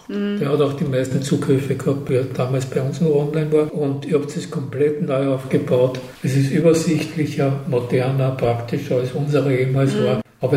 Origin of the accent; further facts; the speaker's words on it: Lower Austria, Austria; born there; now in Vienna, Austria; Bin gebürtiger Niederösterreicher und bin mittlerweile über seit 40 Jahren in Wien ungefähr.